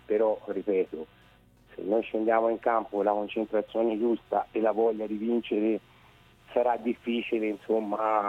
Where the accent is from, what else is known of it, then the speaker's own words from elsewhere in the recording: Siena, Tuscany, Italy; Certo, io vedo e sento, essendo senese, poi parecchio attaccamento al femminile